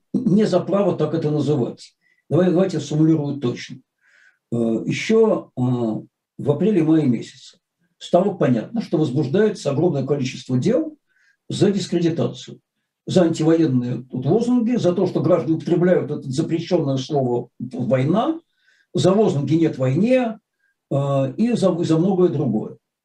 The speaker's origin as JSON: {"language": "Russian", "region": "Saint Petersburg", "country": "Russia", "said": "Как истинный ленинградец, я болел за Людмилу Белоусову и Олега Протопопова."}